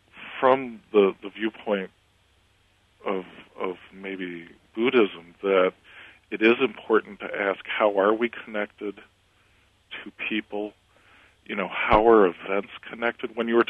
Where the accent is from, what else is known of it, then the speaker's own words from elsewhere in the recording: United States; I, as an American, have struggled with.